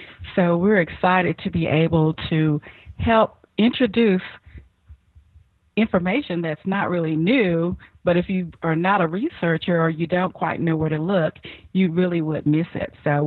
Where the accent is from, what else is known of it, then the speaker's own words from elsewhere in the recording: Texas, United States; born there; Well, as a young person, and I was born in Texas, in the city where I lived, we had a large rodeo